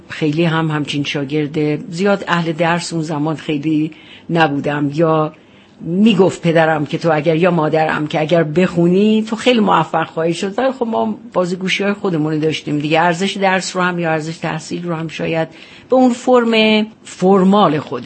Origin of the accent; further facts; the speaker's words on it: northern Iran, Iran; در این حال که بچگیم رو من خیلی در طبیعت شمال گذروندم